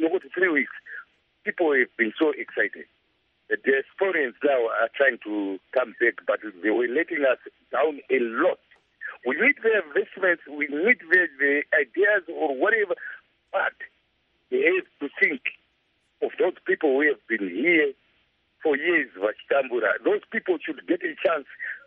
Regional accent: Harare, Zimbabwe; now in Johannesburg, South Africa; Yes, I'm from Harare, sir.

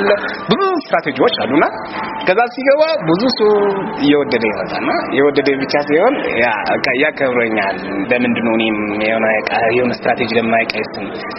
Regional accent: Mekelle, Tigray, Ethiopia; ተወልጄ ያደኩት መቀሌ ውስጥ ነው። አዳቂ ደብረዳሞ ሰፈር የሚባል ነው ተወልጄ ያደኩት ማለት ነው።

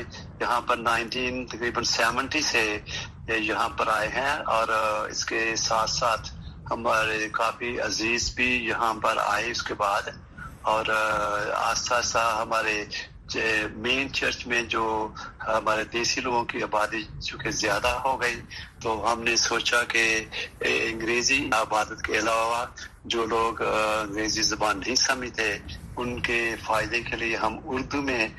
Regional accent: Sialkot, Punjab, Pakistan; now in Washington, United States; اب وہ پاکستان سے ہی ہیں اور ہم دونوں سیالکوٹ سے ہیں۔

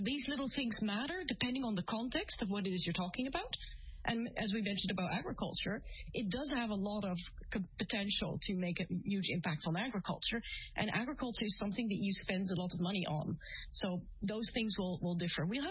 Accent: Canada; I mean, I'm from Canada, right? So I live in Canada at this time.

